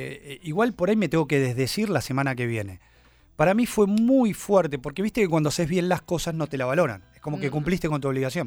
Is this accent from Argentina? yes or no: yes; Argentina; todo el mundo ya sabe que yo soy de argentino, lo digo permanentemente.